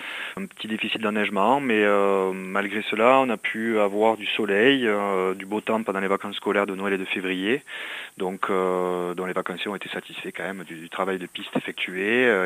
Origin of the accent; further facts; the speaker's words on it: Pyrenees, France; On a un début de saison qui a été un petit peu tardif chez nous en Pyrénées, avec des chutes de neige qui sont venues en abondance au mois de janvier.